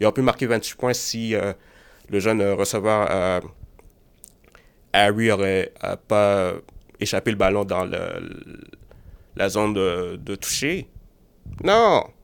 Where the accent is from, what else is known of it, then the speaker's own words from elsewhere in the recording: Montreal, Quebec, Canada; Puis Dieu sait, je viens de Montréal-Nord, j'ai vu des tentatives de vol de chaînes.